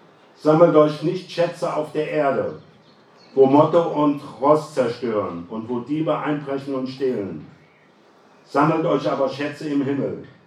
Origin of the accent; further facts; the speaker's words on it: Rhineland-Palatinate, Germany; Also ich bin aus dem Westerwald